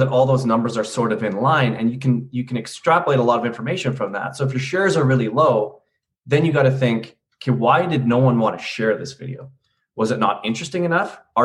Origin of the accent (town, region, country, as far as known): Canada